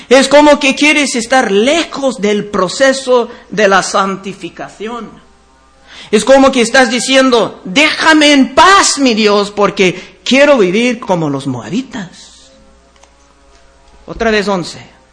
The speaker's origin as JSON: {"language": "Spanish", "region": "California", "country": "United States", "tie": "born or raised there", "said": "Cuando yo crecí cerca de Rancho Cucamonga, antes había muchas viñas ahí"}